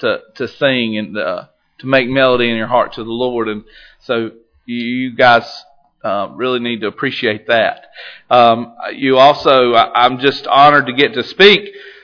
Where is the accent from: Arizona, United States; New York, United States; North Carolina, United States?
North Carolina, United States; I know I'm from North Carolina, and so any of you want to throw anything at me, go ahead now and get it over with.